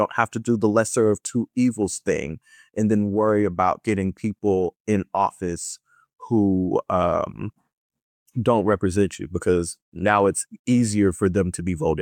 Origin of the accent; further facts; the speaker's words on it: Kansas City, Kansas, United States; also born or lived in Dallas, Texas; now in Washington, United States; I'm not from DC. I came from Kansas City, Kansas, and Dallas, Texas, went to Howard, and that's what brought me here.